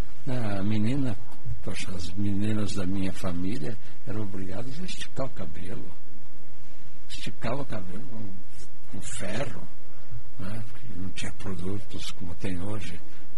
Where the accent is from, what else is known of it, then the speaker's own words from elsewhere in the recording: Brazil; E eu disse para ele, escuta, eu sou do Brasil, observei uma diferença entre